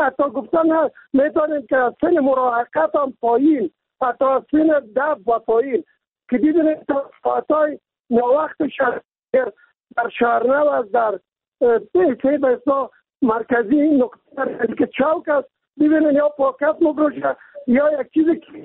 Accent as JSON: {"language": "Persian", "region": "Kabul", "country": "Afghanistan", "said": "چون من خودم از کابل هستم"}